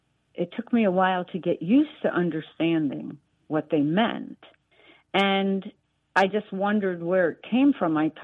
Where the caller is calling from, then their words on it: Rye, New York, United States; also born or lived in Pennsylvania; I'm calling from Rye, New York.